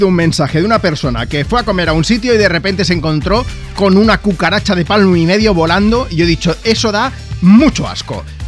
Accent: Catalonia, Spain; yo que soy catalán

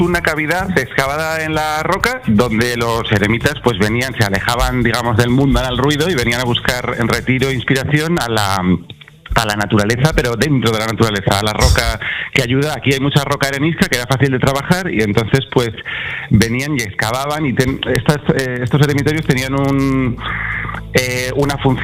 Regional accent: Polientes, Cantabria, Spain; Mira, mi pueblo se llama Polientes, pero querría hablar del municipio en general, que es un poco el que da la identidad, que es Valderredible.

